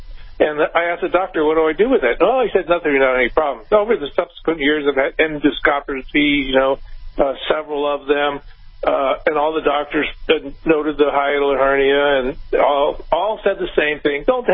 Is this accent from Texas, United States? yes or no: yes; Austin, Texas, United States; Oh, good. I'm actually from Austin.